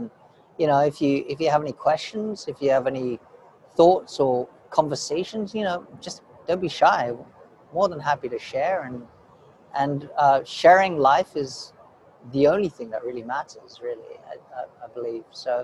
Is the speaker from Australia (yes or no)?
yes; Australia; none of the characters actually relate directly to me as a young Asian male growing up in Australia or whatever.